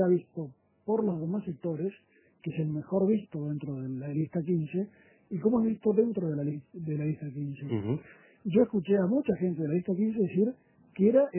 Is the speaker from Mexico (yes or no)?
no; Argentina; moved away; yo en Argentina soy hincha de River.